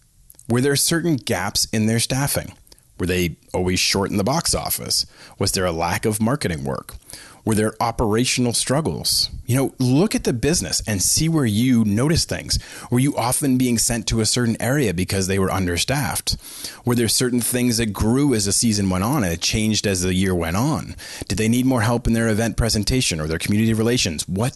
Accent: Bolton, Massachusetts, United States; Jimmy is from Worcester, which is about 20 minutes from where I grew up in Bolton, Massachusetts, right on 495.

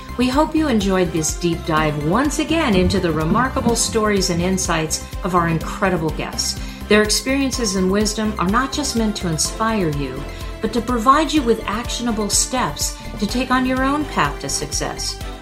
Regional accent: Santa Monica, California, United States; born there; I was born in Santa Monica. That's home ground for me.

